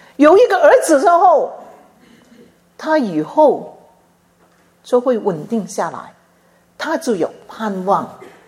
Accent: China; 犹太人跟我们中国人有很多相似的地方

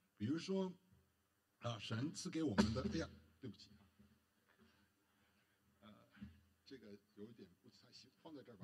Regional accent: Beijing, China; 我是北京人啊，这个师母是在资本主义社会长大的啊，我是生在新中国，长在红旗下啊。

